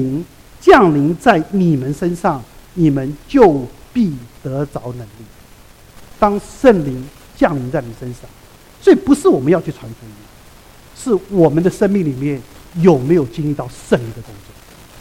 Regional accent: Taiwan; 我在台湾长大的

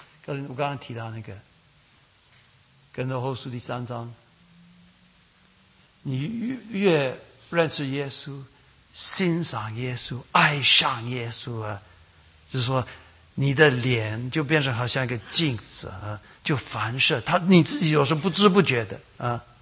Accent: Taiwan; 我们台湾话说，你信的

